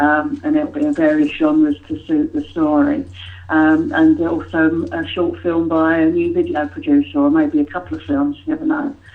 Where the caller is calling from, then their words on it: Accrington, North West England, United Kingdom; Good morning, I'm in Accrington. I'm at my studio.